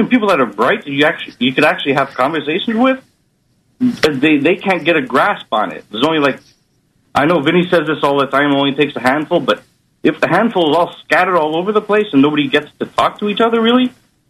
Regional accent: Quebec, Canada; also born or lived in United States; I'm actually from Quebec, and I do not like hockey.

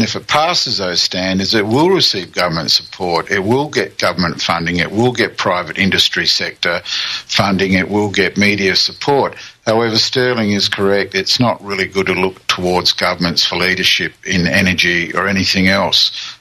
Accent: South Australia, Australia; In my home state of South Australia, they've now up to 28% wind power.

